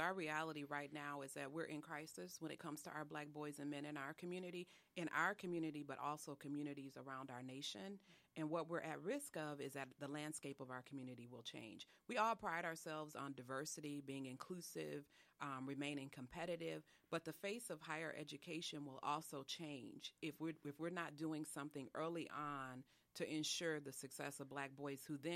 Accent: Racine, Wisconsin, United States; the fact that we're both from Racine, products of the school district in Racine, and have our families in Racine.

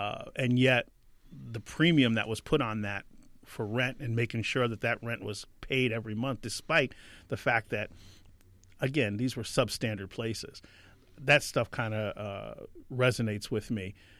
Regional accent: Boston, Massachusetts, United States; born there; also born or lived in New Haven / Saratoga Springs / New York City / Harrisburg; I was born in Boston, Massachusetts, my mother is a political activist, minister, and social activist. Because of that, we moved around a lot.

